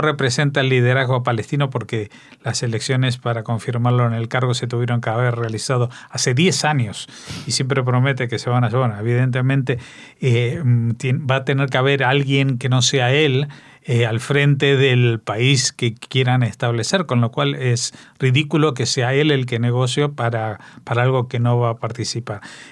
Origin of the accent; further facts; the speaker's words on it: Argentina; Como se dice en mi tierra, en Argentina, los pingos se ven en la cancha